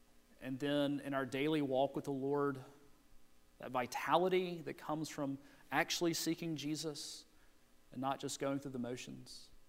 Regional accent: the South, United States; We're from the South. Most of us, some of you may not be, but we live in a culture

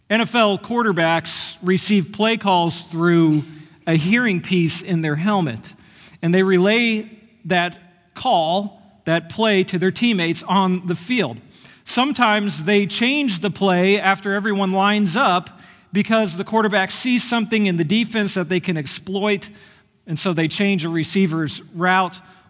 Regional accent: United States; I grew up near Kansas City. I've been to a lot of Chiefs games since moving to Oklahoma 8 years ago.

